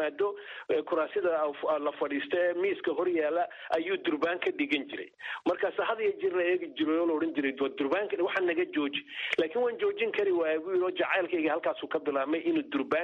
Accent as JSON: {"language": "Somali", "town": "Gabiley", "region": "Woqooyi Galbeed", "country": "Somalia", "tie": "born or raised there", "said": "anigu markaan yaraa magaalada Gabley aanu caruurta ahayn secondarygii iyo intermediatekii camuud ku yaalay"}